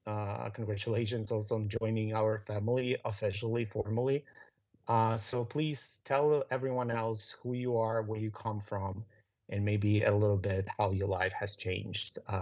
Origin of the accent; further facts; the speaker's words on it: Ukraine; to tell people that I'm from Ukraine or I'm Ukrainian